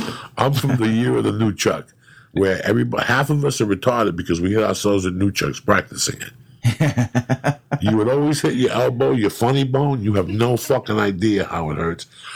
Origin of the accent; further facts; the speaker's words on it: Cuba; now in United States; You know, I grew up, like I told you, I came from Cuba